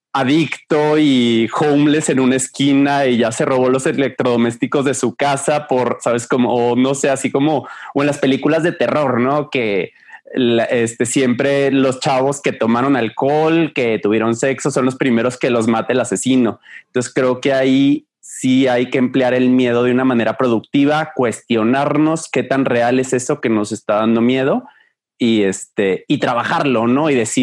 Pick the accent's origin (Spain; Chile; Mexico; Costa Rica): Mexico; o últimamente de que en las películas ya somos el capo mexicano, ya es el villano en las películas, ¿no?